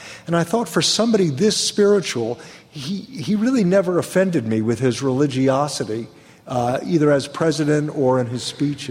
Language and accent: English; Pacific Palisades, California, United States; Wilson came onto my scene when I was 15 years old and growing up in Pacific Palisades, California.